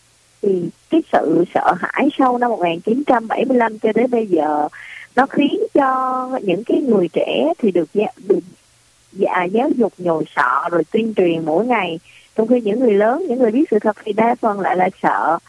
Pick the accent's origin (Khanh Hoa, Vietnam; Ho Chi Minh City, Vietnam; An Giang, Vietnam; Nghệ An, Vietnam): Khanh Hoa, Vietnam; Nha Trang; con là một người sinh sau năm 1975, con sinh năm 1979 ở Nha Trang, và sinh ra và lớn lên ở Nha Trang ạ.